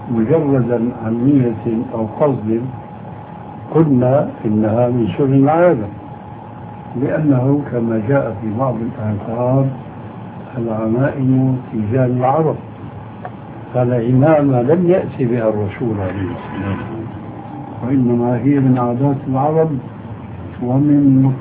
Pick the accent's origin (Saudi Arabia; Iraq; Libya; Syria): Syria